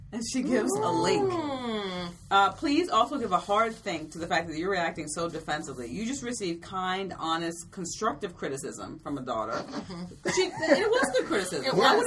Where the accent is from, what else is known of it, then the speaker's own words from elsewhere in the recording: Maryland, United States; This has got to be I'm from the Eastern Shore. This clearly sounds like a Western Shore provision.